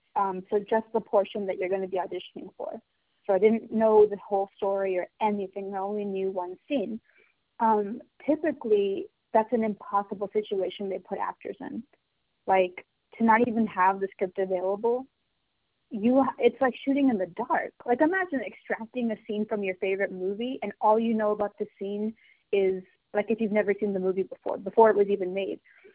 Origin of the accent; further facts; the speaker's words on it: India; but like as an Indian who looks like me, who is sort of like lighter skinned, it's not just like a skin tone thing